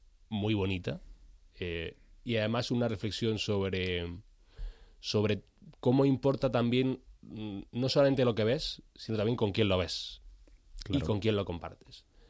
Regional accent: Granada, Andalusia, Spain; Yo es que soy de Granada.

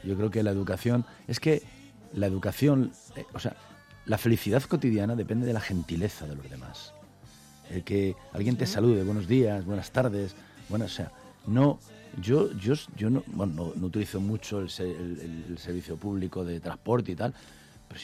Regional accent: Madrid, Community of Madrid, Spain; Yo soy del Paseo de las Delicias, del barrio de las Delicias.

